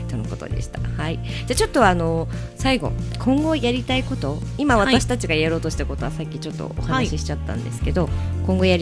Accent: Aomori, Japan; 私青森出身なんですけど

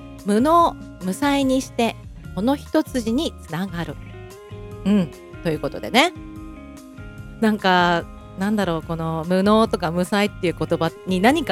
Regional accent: Nagano, Japan; 私の地元の長野

